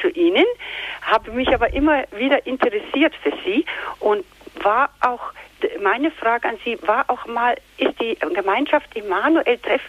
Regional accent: Bavaria, Germany; weil bei uns im Allgäu gibt es das eben nicht.

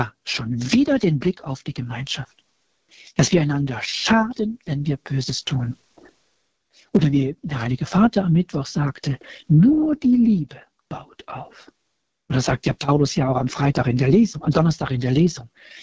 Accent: Cologne, North Rhine-Westphalia, Germany; Ja, bei uns in Köln, da gibt es doch das, da gab es damals das Pfingsten.

